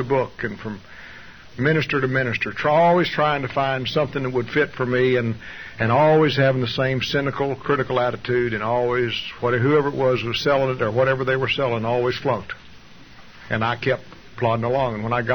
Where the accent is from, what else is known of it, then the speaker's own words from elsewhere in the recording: Bovina, Texas, United States; When I was a kid, I was raised out in West Texas on a farm out there near a little town called Bovina, Texas.